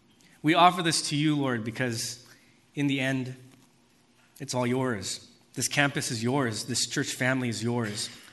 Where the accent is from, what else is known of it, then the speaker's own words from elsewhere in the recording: Monterey Park, California, United States; I grew up on Monterey Park. I live there now.